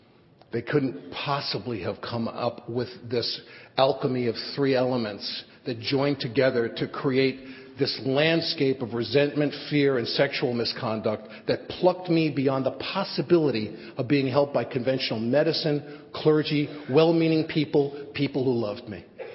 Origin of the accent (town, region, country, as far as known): New York City, New York, United States; born or raised there